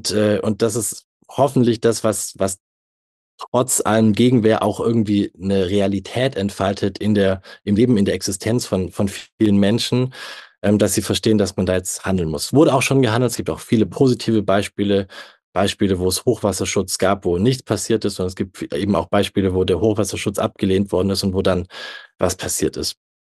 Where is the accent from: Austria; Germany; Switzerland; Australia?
Germany; Stuttgart, Baden-Württemberg; ich komme ja aus Stuttgart, meine Region, die es jetzt schon echt hart getroffen hat.